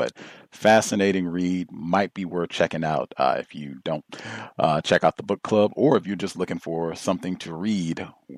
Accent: Brooklyn, New York, United States; I saw this up close when I was growing up in Brooklyn during the 1970s and 1980s.

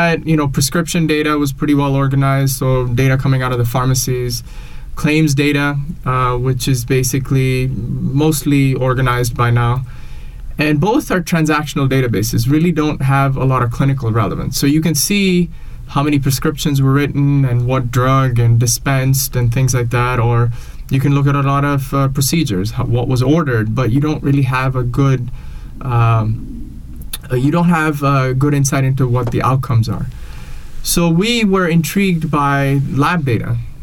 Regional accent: India; I grew up in India.

